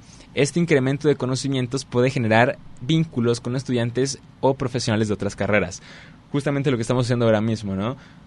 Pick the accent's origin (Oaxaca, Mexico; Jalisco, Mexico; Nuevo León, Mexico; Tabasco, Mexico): Jalisco, Mexico; Guadalajara; yo soy de Guadalajara, pero vuelvo después de años de no ir